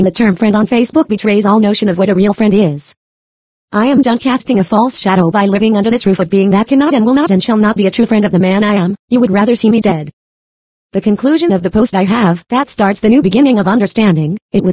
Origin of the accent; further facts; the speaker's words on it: San Bernardino, California, United States; San Bernardino Police Department - a sad state of affairs here in this city of my hometown